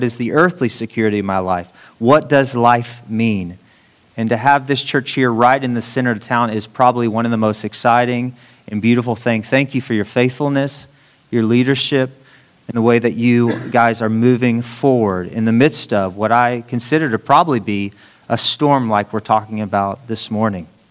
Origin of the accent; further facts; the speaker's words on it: Dallas, Texas, United States; I grew up in Dallas, Texas. My father was a law professor at SMU.